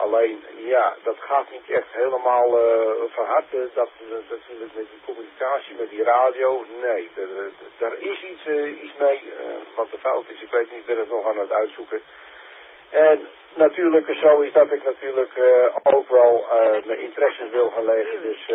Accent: Enkhuizen, North Holland, Netherlands; uit Enkhuizen.

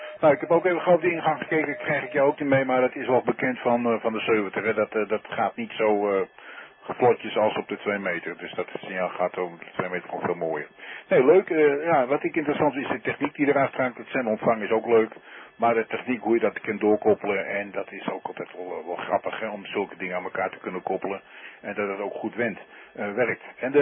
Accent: Wolvega, Friesland, Netherlands; Ik kom uit Wolvenga.

